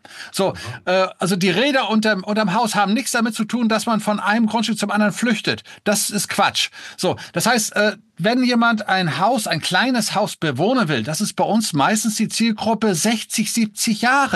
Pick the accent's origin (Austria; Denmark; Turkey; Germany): Denmark; born there; ich bin gebürtiger Däne